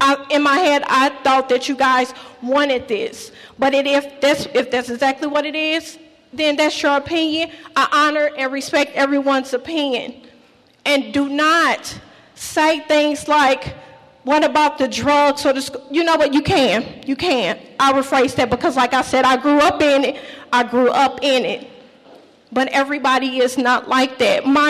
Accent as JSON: {"language": "English", "region": "Missouri", "country": "United States", "said": "Yes, I am from North County. My children do go to Normandy Middle."}